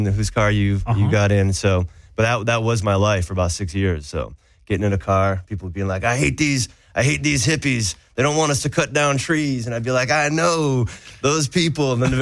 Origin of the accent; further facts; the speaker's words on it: New Hampshire, United States; also born or lived in Chicago; Yeah, I lived in Chicago for almost 12 years. And before that, even though I grew up in New Hampshire, I moved, I think, 20 times before I was 18 years old.